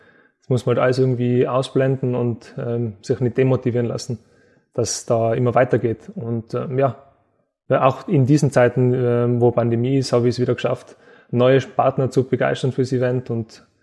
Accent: Innsbruck, Tyrol, Austria; sowas möchte ich mal am Berggiesel machen. Und das möchte ich in meiner Heimatstadt machen

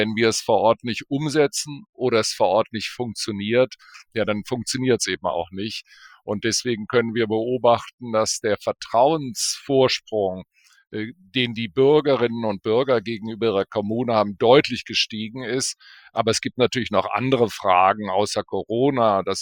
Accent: Bonn, North Rhine-Westphalia, Germany; Und insofern bin ich regelmäßig in Berlin, aber meine Heimat ist eigentlich Bonn.

